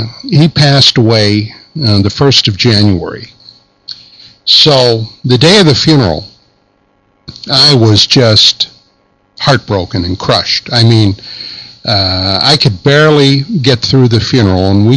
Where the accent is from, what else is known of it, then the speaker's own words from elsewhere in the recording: Pennsylvania, United States; I came back from Vietnam to my home state of Pennsylvania on an emergency leave.